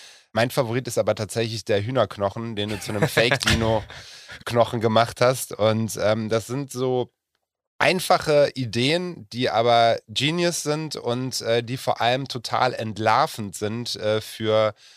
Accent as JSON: {"language": "German", "town": "Bonn", "region": "North Rhine-Westphalia", "country": "Germany", "said": "ich komme ja ursprünglich auch aus Bonn."}